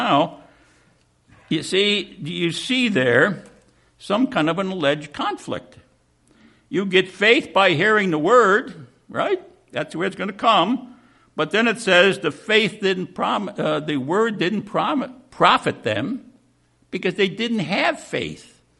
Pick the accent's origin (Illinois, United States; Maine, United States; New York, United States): Illinois, United States; Chicago; I come from Chicago, and, you know, so all the priests, all my friends were Catholic